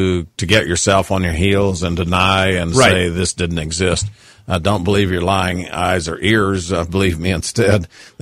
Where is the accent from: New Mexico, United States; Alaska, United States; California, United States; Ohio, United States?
New Mexico, United States; Hobbs; try growing up in Hobbs, not being good at basketball.